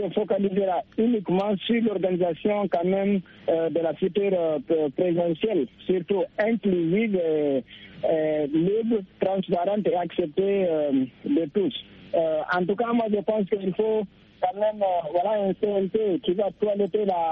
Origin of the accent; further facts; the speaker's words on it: Guinea; now in Cameroon; en tant que Guinéen, moi, par exemple, j'ai 32 ans, mais je n'ai jamais quand même voté.